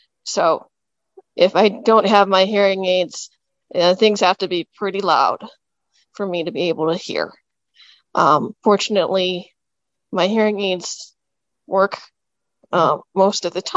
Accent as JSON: {"language": "English", "region": "Colorado", "country": "United States", "said": "I am from Colorado, and I live with multiple disabilities. I am deafblind and also live with a number of chronic illnesses"}